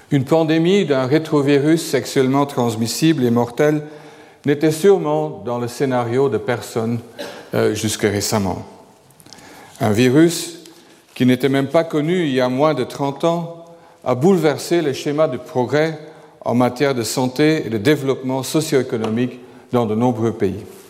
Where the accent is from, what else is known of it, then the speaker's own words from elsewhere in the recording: Flanders, Belgium; French is a second language; Et en tant que flamand têtu, j'ai bien sûr commencé à étudier la microbiologie.